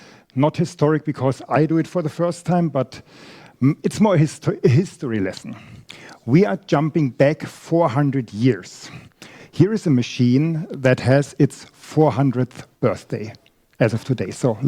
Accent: Nuremberg, Bavaria, Germany; I come from Nuremberg, and we have a fab lab.

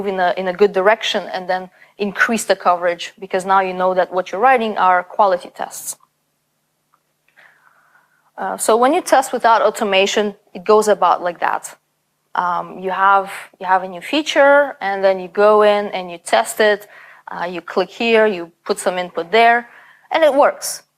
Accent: Canada; And I come from Canada.

